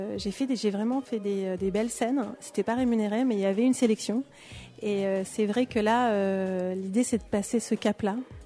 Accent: Andrézy, Île-de-France, France; Je suis d'Andrézy, c'est okay. limite okay.

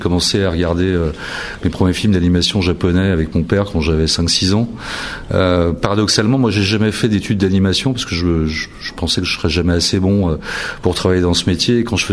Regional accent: Paris, Île-de-France, France; moi, pourtant, je suis parisien, j'étais jamais venu

